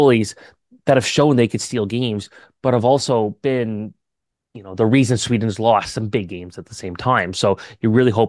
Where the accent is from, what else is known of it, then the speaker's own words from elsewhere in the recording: Canada; as a Canadian, this might scare some people, but I actually hate the goal song with a passion.